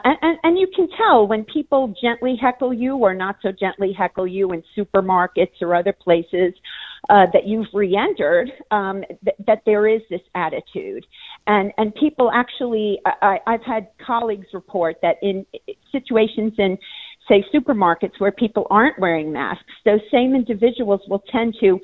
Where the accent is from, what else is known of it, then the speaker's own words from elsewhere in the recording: New York, United States; now in Phoenix, United States; live and work out here in Phoenix, have been coming here for a while. So my experience, of course, being a New Yorker